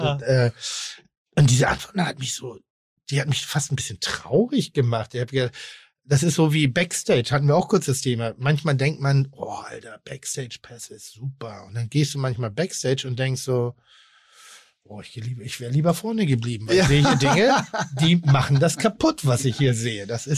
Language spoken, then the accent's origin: German; Pinneberg, Schleswig-Holstein, Germany; ich komme vom Land. Ich komme jetzt nicht vom Dorf, aber ich komme aus Pinneberg.